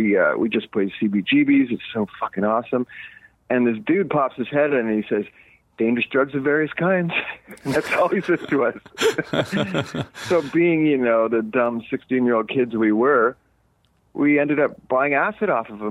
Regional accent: Montreal, Quebec, Canada; a lot of acid growing up in Montreal.

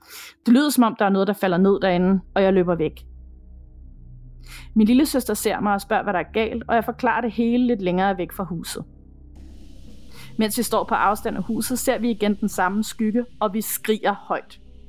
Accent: Chile; Jeg boede som barn i Chile, ude på en kæmpe grund, omgivet af masser af marker og skov.

